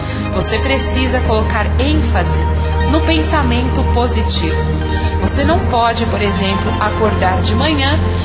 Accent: São Paulo, Brazil; eu sou de São Paulo, capital, tenho 29 anos

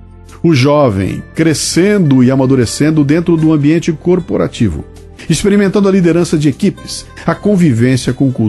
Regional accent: Bauru, São Paulo, Brazil; Comecei a trabalhar aos 15 anos de idade como revisor no jornal Diário de Bauru em minha cidade natal, no interior de São Paulo.

